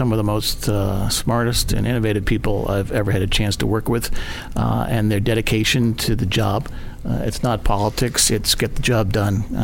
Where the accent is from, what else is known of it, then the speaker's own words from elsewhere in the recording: Boston, Massachusetts, United States; Boston, Massachusetts.